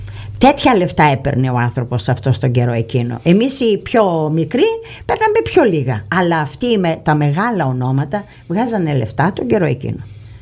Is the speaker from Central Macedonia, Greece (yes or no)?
no; Kalamata, Peloponnese, Greece; Είμαι καλαματιανή.